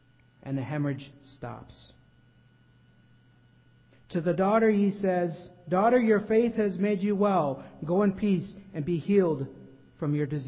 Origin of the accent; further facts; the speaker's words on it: South Dakota, United States; Just in a community north of where I grew up in South Dakota, they've had complete crop loss already